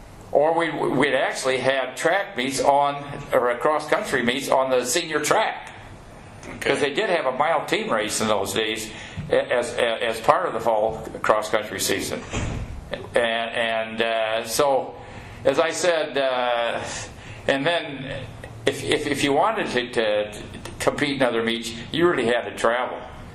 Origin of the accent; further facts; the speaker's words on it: Iowa, United States; nobody had cross country around where I grew up in Western Iowa. In the fall, if you didn't have football, you had baseball.